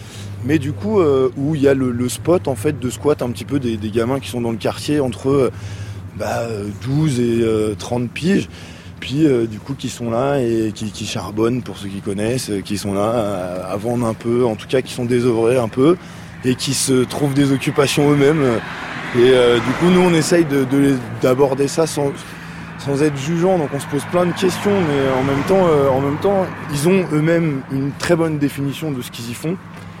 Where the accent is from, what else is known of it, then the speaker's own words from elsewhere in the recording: Poitiers, Nouvelle-Aquitaine, France; born there; moi je suis né dans cette ville, je suis né à Poitiers, dans un quartier Beaulieu juste à côté